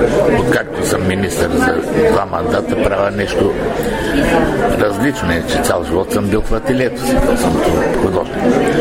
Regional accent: Kardzhali Province, Bulgaria; Аз идвам от Кърджалийско, едно сиропиталище.

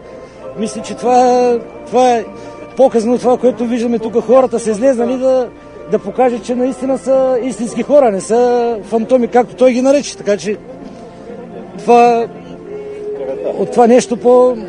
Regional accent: Ribno, Blagoevgrad Province, Bulgaria; Аз съм от Рибно, от община Гърмен.

